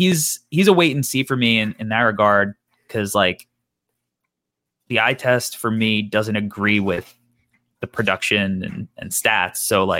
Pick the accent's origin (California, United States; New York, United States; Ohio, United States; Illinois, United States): New York, United States; when you're from New York. It's like a big part of New York culture for us growing up.